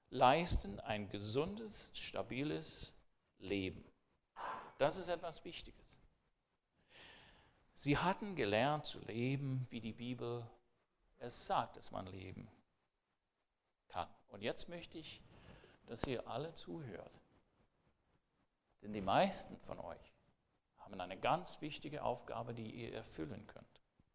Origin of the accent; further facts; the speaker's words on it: United States; German is a second language; wir sind sowieso eigenartig als Amerikaner.